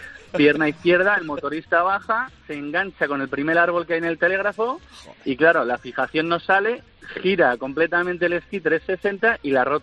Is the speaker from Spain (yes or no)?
yes; Madrid, Community of Madrid, Spain; somos de Madrid